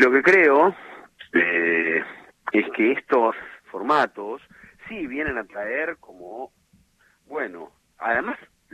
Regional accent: Buenos Aires, Argentina; yo como porteño, yo nací en Buenos Aires

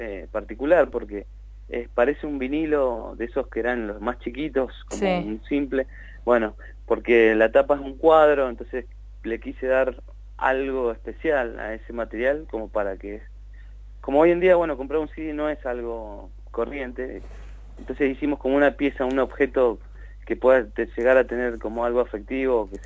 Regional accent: Bariloche, Río Negro, Argentina; moved away as an adult; Yo soy de Bariloche y vine en el 2002, post-crisis.

